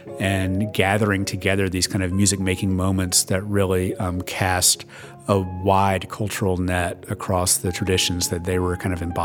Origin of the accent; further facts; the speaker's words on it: Alabama, United States; I grew up in Alabama